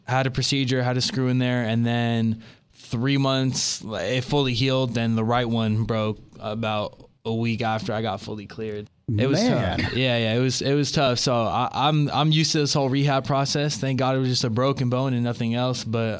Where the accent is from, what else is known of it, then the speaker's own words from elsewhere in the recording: Los Angeles, California, United States; So born and raised in Los Angeles. My dad is from Beirut, Lebanon, the Middle East, and my mom is from Mexico.